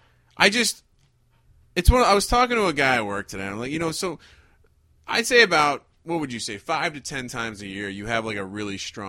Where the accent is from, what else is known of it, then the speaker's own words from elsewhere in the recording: New Jersey, United States; Well, Sean, I grew up in New Jersey.